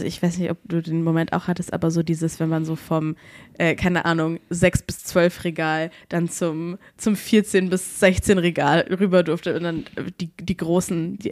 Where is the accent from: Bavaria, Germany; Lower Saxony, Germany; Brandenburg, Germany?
Bavaria, Germany; Aschaffenburg; also ich bin ja in Aschaffenburg groß geworden